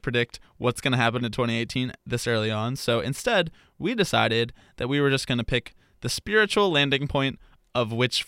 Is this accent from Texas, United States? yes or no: yes; Texas, United States; I'm Southern, but I'm also a hipster. I'm like a trendy Southerner, you know? I am from Texas